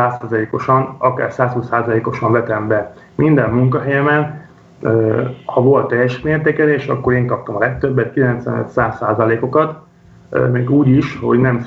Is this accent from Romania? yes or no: no; Győr, Győr-Moson-Sopron, Hungary; Én amúgy győri vagyok